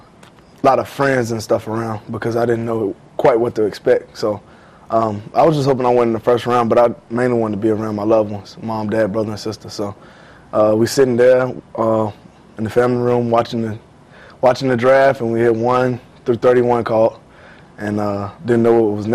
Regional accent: Virginia, United States; I'm from Virginia, so, not as big as New York.

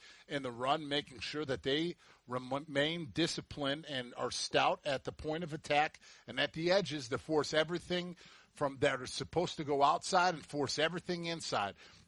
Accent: Chicago, Illinois, United States; Growing up in Chicago, I could still sing the whole

